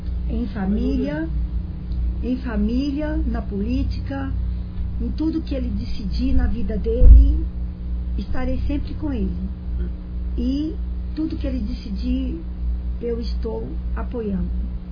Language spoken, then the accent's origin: Portuguese; Brasília, Federal District, Brazil; Ele trabalhava lá e eu sou de lá, de Brasília.